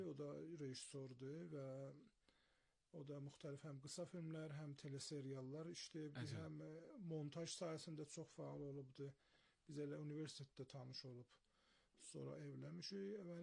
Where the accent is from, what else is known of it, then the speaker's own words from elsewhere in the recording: Ardabil, Ardabil Province, Iran; Amma bilirəm, 7 yaşına can orada olmuşam, ondan sonra Ərdəbildə böyümüşəm.